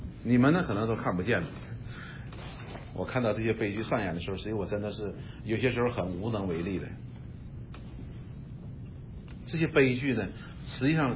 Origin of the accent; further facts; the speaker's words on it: China; 我们中国人叫路遥知马力，对不对？